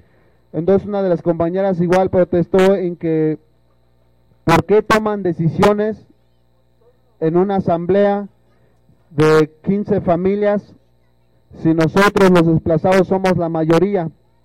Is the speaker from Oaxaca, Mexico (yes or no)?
yes; Oaxaca, Mexico; somos ciudadanos oaxaqueños